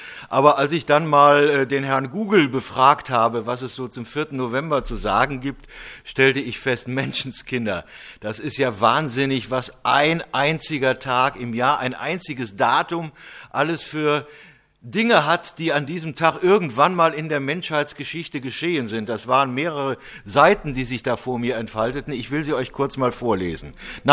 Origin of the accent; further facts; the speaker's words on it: Cologne, North Rhine-Westphalia, Germany; Heute verstehe ich gar nicht mehr, warum ich als Kölner mich in Düsseldorf taufen ließ.